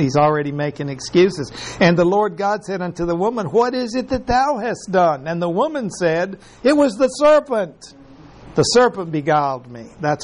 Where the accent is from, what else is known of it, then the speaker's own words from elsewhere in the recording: Mexico; But I was raised in Mexico